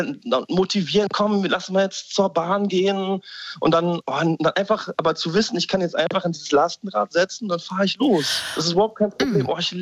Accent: Göttingen, Lower Saxony, Germany; also born or lived in Halle; ich bin in Halle geboren, dann sind wir nach Göttingen gezogen. Das sind dann 120.000 Einwohner, da braucht man kein Auto. Wir haben in der Stadt gewohnt

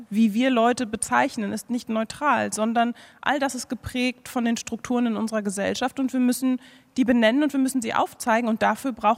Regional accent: Berlin, Germany; wenn ich antworte, dass ich in Berlin geboren und aufgewachsen bin

